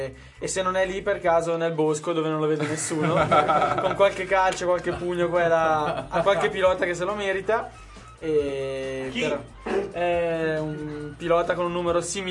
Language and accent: Italian; Calabria, Italy; Anche se sono calabrese non andrò di sicuro.